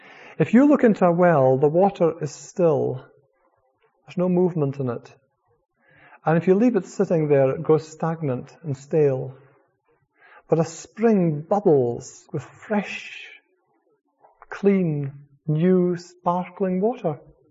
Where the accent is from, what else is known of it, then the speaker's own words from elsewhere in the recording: Scotland, United Kingdom; being a Scotsman